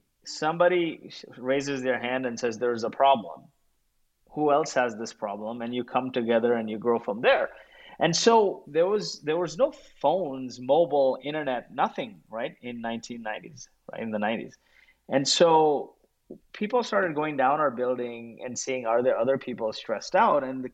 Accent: Kuwait; I grew up in Kuwait, and I was a refugee of the Gulf War. And zooming back out some 30 years ago, I was a 9-year-old kid in Kuwait

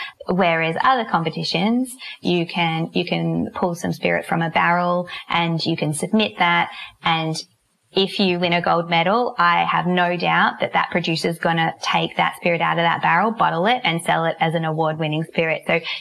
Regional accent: Victoria, Australia; I'm from the Mornington Peninsula, so I could do with a bit more sunshine.

